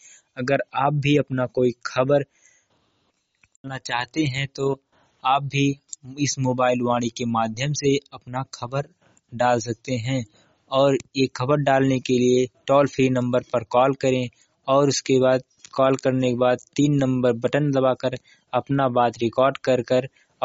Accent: Uttar Pradesh, India; अंबेडकर नगर का रहने वाला हूं।

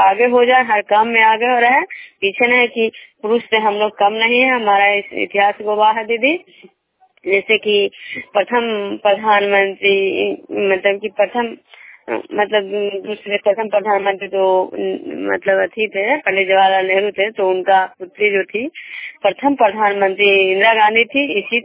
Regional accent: Bishnupur, Bihar, India; मैं बिष्णुपुर ग्राम खजरा पंचायत नालंदा जिला नगरनौसा प्रखंड के निवासी हूँ

